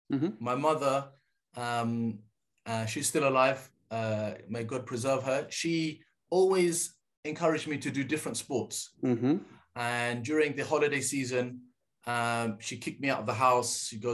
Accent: England, United Kingdom; born there; England. My parents actually, my father's from North Africa, Libya. And my mother from South Africa, but born in London, raised in London, born into a Muslim family.

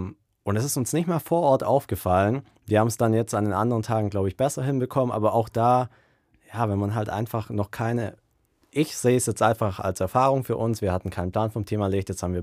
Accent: Göppingen, Baden-Württemberg, Germany; now in Tübingen, Germany; ich komme aus Göppingen, und es kam da erst ein KFC hin, als ich so nach Tübingen gezogen bin.

